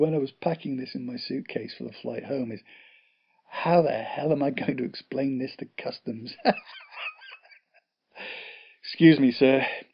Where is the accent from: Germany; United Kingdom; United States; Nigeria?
United Kingdom; England; When I put my hand up and said, I'm from England